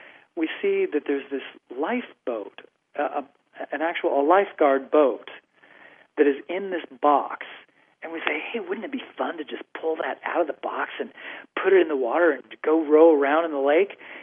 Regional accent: Midwest, United States; I'm just a regular kid. I grew up in the Midwest.

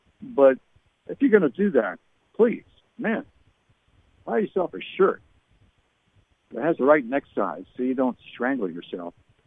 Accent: Canada; born there; I was born in Canada. I was a Canadian citizen until 1988.

